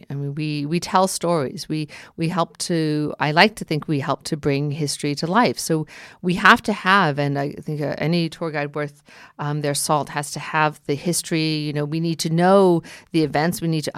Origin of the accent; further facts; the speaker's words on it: New York City, New York, United States; now in New Jersey, United States; yes, I do live in New Jersey, but I'm a New Yorker. I'm here basically every day.